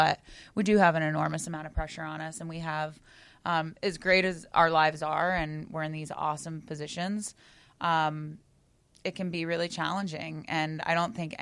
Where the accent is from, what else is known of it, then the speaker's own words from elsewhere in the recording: Florida, United States; And growing up in Florida, I had been to Gainesville to watch the football games